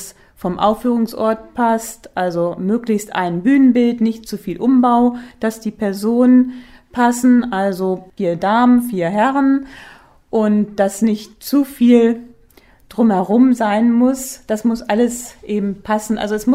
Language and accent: German; Ödlum, Germany; weil ich schon als Kind in Ödlum in der Dorfbühne mitgespielt habe